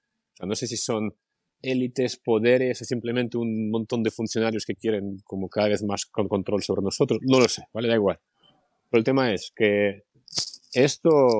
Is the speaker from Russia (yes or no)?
yes; Russia; moved away; Yo qué sé, yo vengo de Rusia